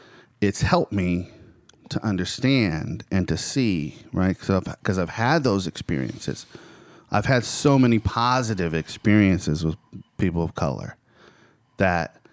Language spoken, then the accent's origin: English; California, United States; now in Georgia, United States; Like, well, I grew up in California. So, you know, I grew up having Mexicans are around all the time, you know, black people around all the time.